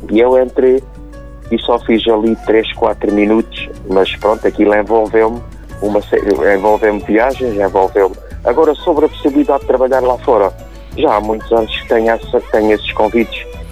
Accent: Lagoa, Portugal; dar uma entrevista à rádio local da minha terra, Lagoa.

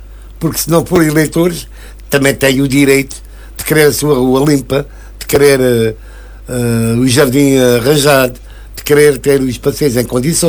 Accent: Funchal, Madeira, Portugal; born there; a casa que eu nasci, nas Calinhas, Pedro Álvares Cabral, é uma casa que tem 50, 55 metros quadrados.

